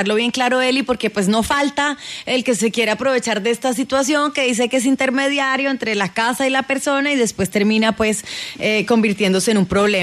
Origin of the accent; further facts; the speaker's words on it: Cali, Valle del Cauca, Colombia; a nosotros como caleños